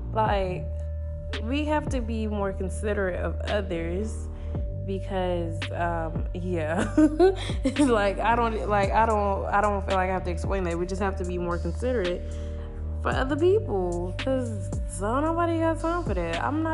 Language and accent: English; Nigeria; If you don't know, I am Nigerian.